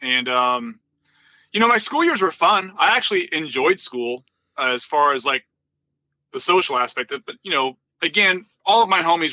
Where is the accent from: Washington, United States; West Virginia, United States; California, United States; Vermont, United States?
California, United States; Mountain View; where I grew up in Mountain View, at the time I did, you know, basically I was in Mountain View as a teenager, you know, 85, 86, 87.